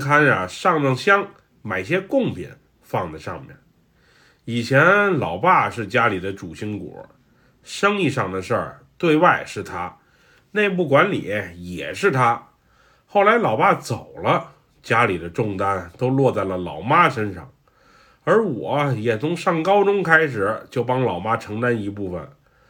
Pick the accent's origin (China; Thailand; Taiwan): Thailand; Chiang Mai; also born or lived in Bangkok; 我在很小的时候是在清迈长大的，对那时的记忆啊，我是特别的模糊